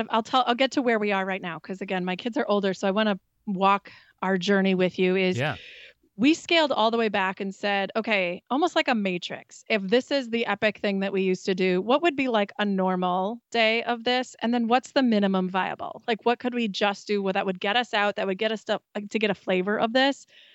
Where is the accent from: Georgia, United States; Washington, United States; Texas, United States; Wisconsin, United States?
Wisconsin, United States; You know, we were in California, we're from Wisconsin.